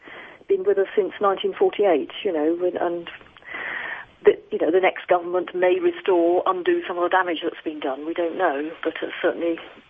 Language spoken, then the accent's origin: English; United Kingdom; Again, remember, I'm a Brit.